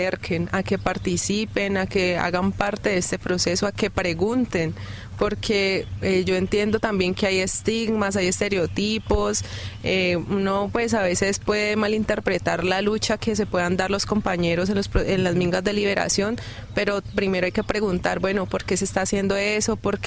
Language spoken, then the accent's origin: Spanish; Palmira, Valle del Cauca, Colombia; vengo de Palmira, soy estudiante de la Universidad del Valle de licenciatura en Educación Física y Deportes.